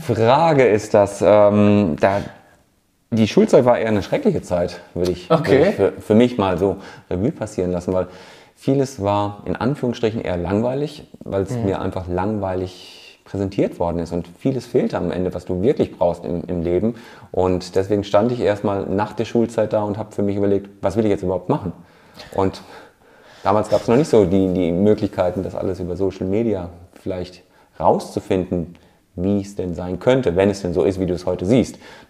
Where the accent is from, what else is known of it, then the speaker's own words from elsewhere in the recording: Munich, Bavaria, Germany; Aus München komme ich.